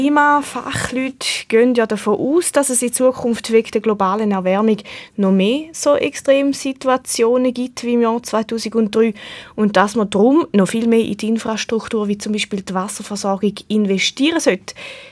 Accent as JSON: {"language": "German", "region": "Schaffhausen", "country": "Switzerland", "said": "kann man sich vielleicht als Schaffhauser gar nicht so richtig vorstellen, weil schließlich leben wir am Rhein"}